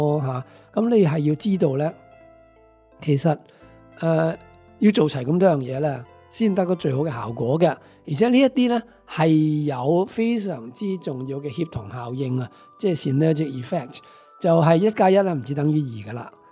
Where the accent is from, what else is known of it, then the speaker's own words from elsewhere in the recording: China; 我哋中国人咧，向来对于所谓生冷嘢咧都几抗拒嘅